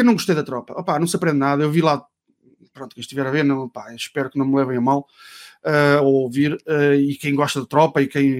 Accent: Ovar, Aveiro, Portugal; now in Vila Nova de Gaia, Portugal; sou filho único, sou natural de Ovar, Praia do Furador.

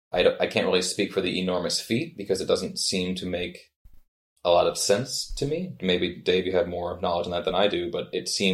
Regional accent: Alabama, United States; The woods this cabin is set in are so very alike to the woods that I grew up around in Alabama, in the southern U.S.

